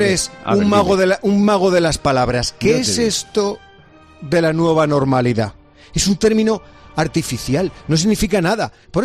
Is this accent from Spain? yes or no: yes; Spain; como buenos españoles siempre hemos rebautizado todo.